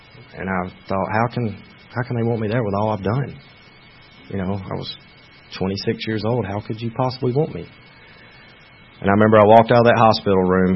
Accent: Georgia, United States; no, I'm from Georgia. I don't want no help from you.

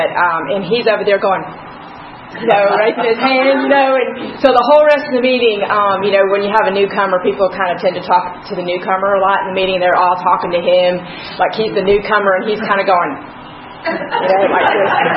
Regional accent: Pensacola, Florida, United States; born there; I was born in 1967 in Pensacola, Florida, to a teenage mother.

